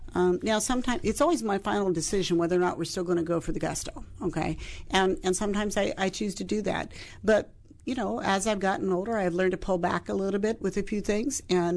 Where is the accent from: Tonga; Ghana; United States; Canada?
United States; Omaha, Nebraska; Omaha, Nebraska.